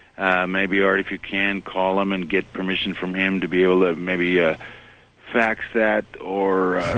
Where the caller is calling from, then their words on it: California, United States; Hi. How you guys doing? I'm calling from the Mount Shasta area.